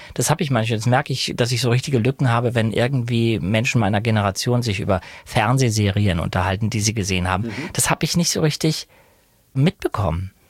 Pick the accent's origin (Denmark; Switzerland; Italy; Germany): Denmark; born there; da ich auf dänischem Grund geboren wurde, könnte ich nach 6-monatigem Aufenthalt die dänische Staatsbürgerschaft erwerben